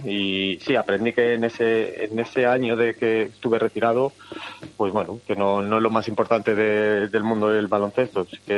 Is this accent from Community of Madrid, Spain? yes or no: yes; Madrid, Community of Madrid, Spain; now in Menorca, Spain; Bueno, yo vengo de Madrid, es otro nivel, de otro ritmo de vida.